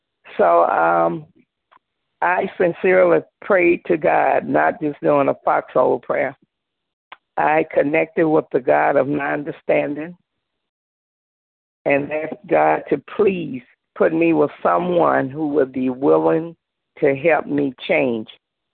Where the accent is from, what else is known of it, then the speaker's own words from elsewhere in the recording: Illinois, United States; from Illinois